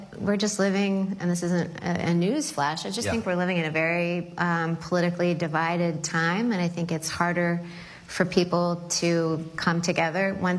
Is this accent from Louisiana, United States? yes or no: yes; New Orleans, Louisiana, United States; You know, I grew up in New Orleans, so I think about things in hurricane language.